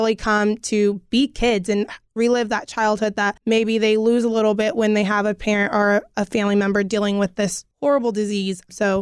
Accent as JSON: {"language": "English", "town": "Bakersfield", "region": "California", "country": "United States", "lives_now": "Fresno, United States", "said": "I'm originally from Bakersfield, and I've been attending Fresno State since my freshman year"}